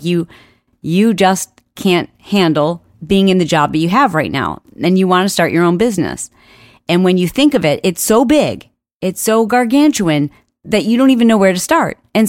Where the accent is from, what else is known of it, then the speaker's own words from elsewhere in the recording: Michigan, United States; Now, I grew up in Michigan